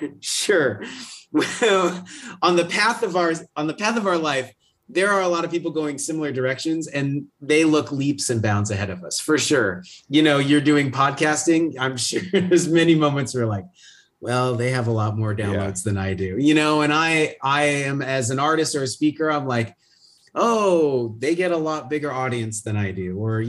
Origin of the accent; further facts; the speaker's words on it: West Coast, United States; I'm just thinking, I grew up on the West Coast, so I'm thinking of like, you can drive the I-5 through California